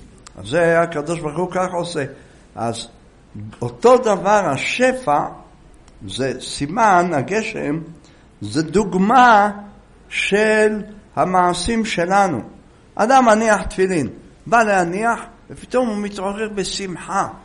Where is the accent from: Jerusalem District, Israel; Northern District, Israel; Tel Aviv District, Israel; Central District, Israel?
Jerusalem District, Israel; Jerusalem; אנחנו ירושלמים